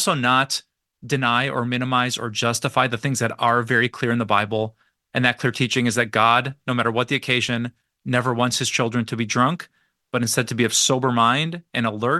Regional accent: Green Bay, Wisconsin, United States; And we took the title from my hometown, Green Bay, Wisconsin. Did you know 7 out of the top 10 drunkest cities in the entire nation are right here in my home, beloved state of Wisconsin?

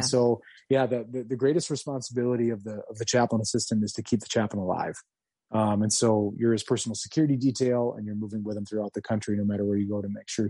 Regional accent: St. Louis Park, Minnesota, United States; Yeah, I grew up in St. Louis Park, Minnesota, right outside of Minneapolis.

